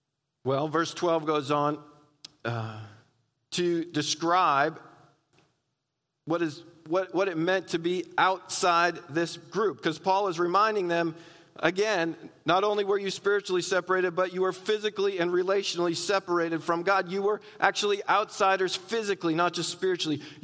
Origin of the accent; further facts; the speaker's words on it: New England, United States; I've shared with you before that I'm from New England.